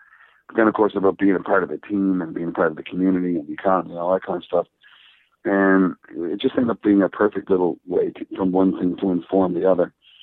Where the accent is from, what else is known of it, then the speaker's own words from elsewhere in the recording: Petty Harbour, Newfoundland and Labrador, Canada; Most of the stuff in the book I were stories I've been telling about growing up in Petty Harbor since I was a kid.